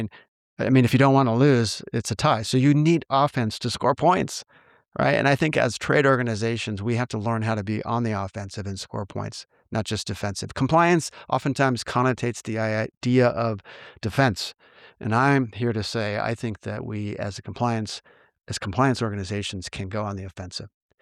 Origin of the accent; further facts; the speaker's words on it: Santa Clara, California, United States; That will be held on February 8th at Levi's Stadium in my hometown in Santa Clara.